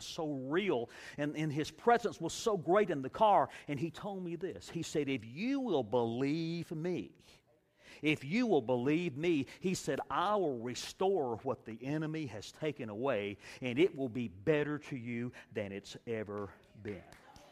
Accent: Greenville, South Carolina, United States; the other company was in Greenville, South Carolina. Wow. I mean, that's my hometown. I went to high school here. I grew up here.

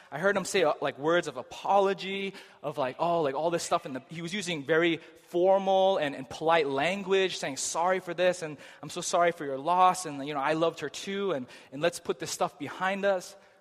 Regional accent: Massachusetts, United States; went to a church that we grew up in here in Massachusetts.

